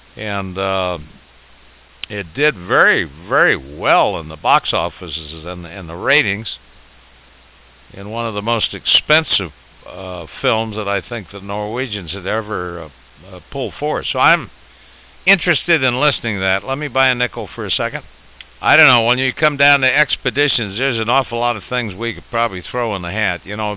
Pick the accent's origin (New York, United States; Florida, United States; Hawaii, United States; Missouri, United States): Hawaii, United States; I was born in the Hawaiian Islands, and my folks had lived out there for years, and boy, were they fluent with pigeon English, and they taught me a little bit as I was growing up.